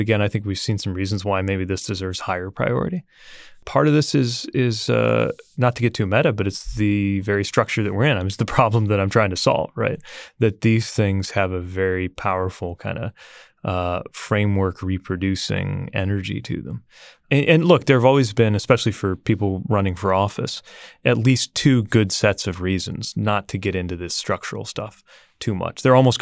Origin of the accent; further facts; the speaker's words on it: Indiana, United States; Birch Bayh, my home state senator in Indiana